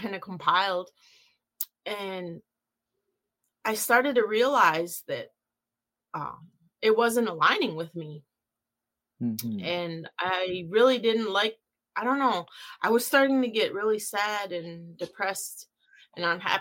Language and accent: English; Menominee Reservation, Wisconsin, United States; now in Kenosha, United States; I'm from Wisconsin. I live in Kenosha, Wisconsin. Originally from the Menominee Reservation. And so I guess to start with that for a little bit about myself, I did grow up on the reservation and then left for several reasons.